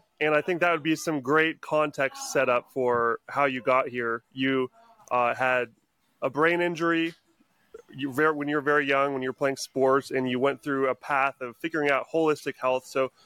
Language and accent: English; Pacific Northwest, United States; I came from the Northwest myself around Seattle, Portland area growing up.